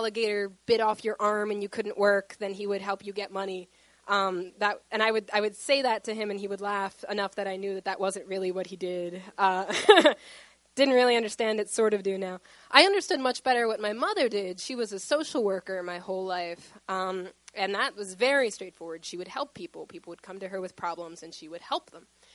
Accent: Woodlawn, United States; I grew up in Woodlawn, just outside of the city near the I-70 park and ride, and we moved there because my father worked for the Social Security Administration

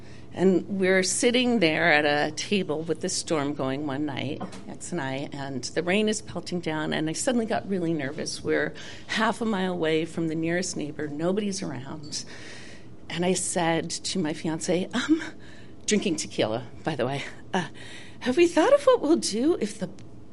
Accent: Texas, United States; And I was from Texas and Catholic, and my family didn't answer the phone unless their hair was good.

